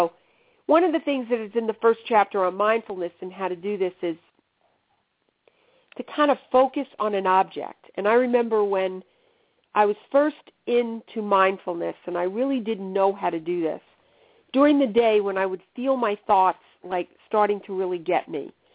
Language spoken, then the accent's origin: English; New York, United States; I joke around because I'm still from New York.